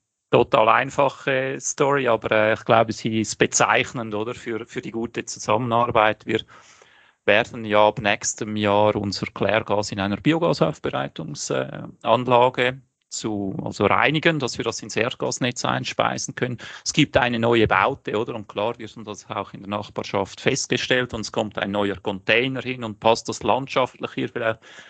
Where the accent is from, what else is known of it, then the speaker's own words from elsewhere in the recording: Wädenswil, Zurich, Switzerland; die von Wädenswil kommt, mein Ort, wo ich aufgewachsen bin.